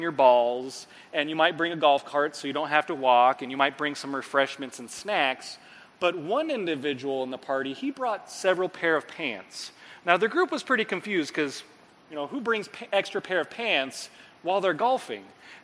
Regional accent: Canby, Oregon, United States; And, of course, I come from Canby, Oregon, where I've been the senior pastor there for about 3 years.

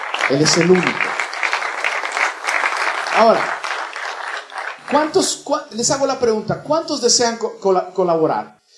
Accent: Mexico; En mi país, en México, hay un culto al presidente de la República.

